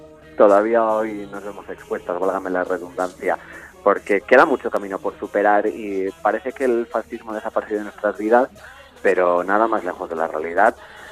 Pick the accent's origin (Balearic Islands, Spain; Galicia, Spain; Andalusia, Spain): Balearic Islands, Spain; Magaluf; Porque yo me crié en Magaluf, entonces eso era mi pan de cada día.